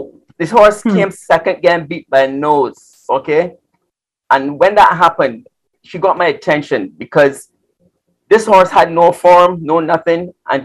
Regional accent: England, United Kingdom; born there; I was born in England

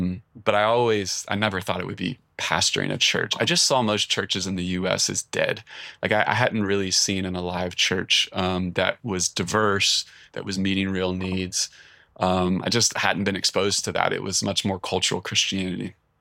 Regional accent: Richmond, Virginia, United States; Richmond, Virginia, the suburbs, suburban culture shock.

